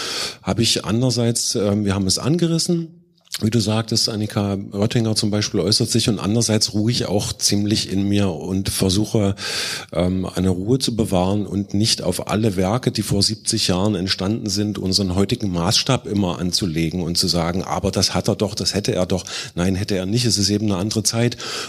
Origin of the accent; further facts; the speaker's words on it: East Germany, Germany; Also ich bin in Ostdeutschland, in der DDR groß geworden